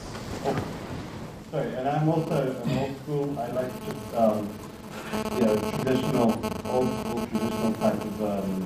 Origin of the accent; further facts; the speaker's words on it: United States; accent: southern; I apologize for my southern accent. It's a little more south than you're probably used to.